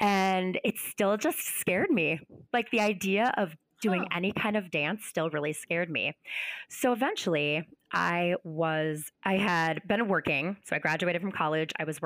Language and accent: English; Minnesota, United States; It's called the Twin Cities. I'm from Minnesota.